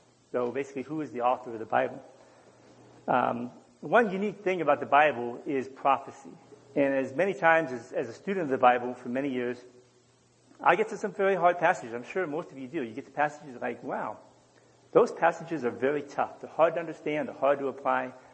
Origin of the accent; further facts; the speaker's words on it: Ohio, United States; accent: hickish; I returned back to Ohio, which most of you can tell with my hickish accent that I'm from Ohio.